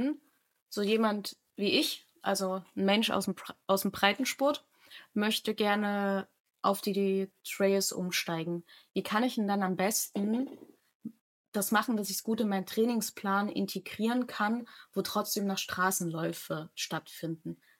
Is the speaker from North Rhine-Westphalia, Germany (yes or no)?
no; Saxony, Germany; Also ich komme eigentlich aus dem Erzgebirge habe mit 3 Jahren angefangen